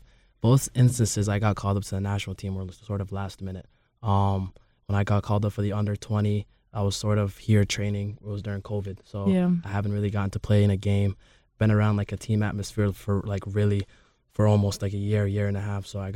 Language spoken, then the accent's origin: English; Maine, United States; also born or lived in Georgia; I lived in Georgia for about 8 years, and then I moved to Maine, and I went to high school, elementary school, middle school in Maine.